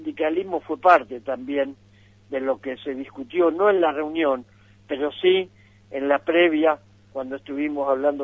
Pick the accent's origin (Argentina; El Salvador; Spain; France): Argentina; somos de Argentina, la Central de Trabajadores.